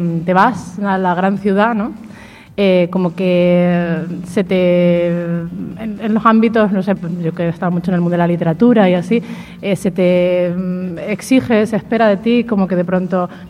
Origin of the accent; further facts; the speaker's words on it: Extremadura, Spain; accent: Extremaduran; ya hablaba con mi acento, pero que me apetecía cantar con mi acento y de pronto también recuperar pues las palabras, el vocabulario, el idiolecto, las imágenes que a mí me traía Extremadura.